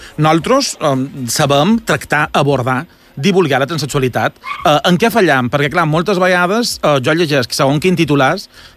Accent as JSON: {"language": "Catalan", "region": "Balearic Islands", "country": "Spain", "said": "jo que som mallorquí"}